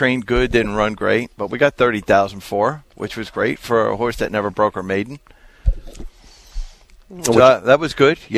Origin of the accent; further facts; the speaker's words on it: Tenafly, New Jersey, United States; New Jersey.